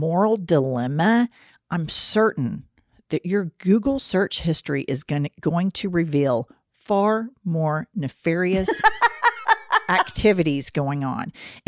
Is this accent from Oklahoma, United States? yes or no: yes; Oklahoma, United States; I identify with that because we're from Oklahoma.